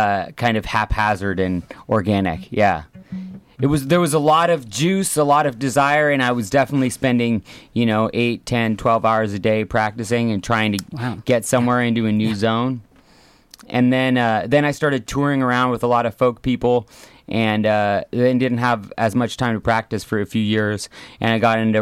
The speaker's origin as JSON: {"language": "English", "region": "California", "country": "United States", "tie": "born or raised there", "said": "That was down in my hometown, Monterey County."}